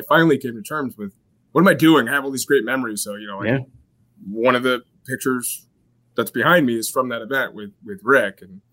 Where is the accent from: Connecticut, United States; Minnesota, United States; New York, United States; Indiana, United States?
Connecticut, United States; Danbury; I grew up in the Danbury area.